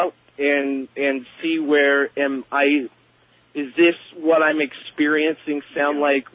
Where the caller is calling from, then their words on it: San Diego, California, United States; I'm calling from San Diego, California.